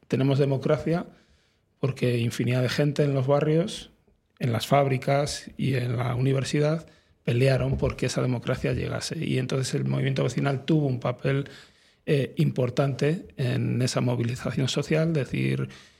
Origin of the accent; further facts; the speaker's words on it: Madrid, Community of Madrid, Spain; Sí, soy madrileño, nací en el barrio de Moratalaz y hoy en día vivo en el ensanche de Vallecas.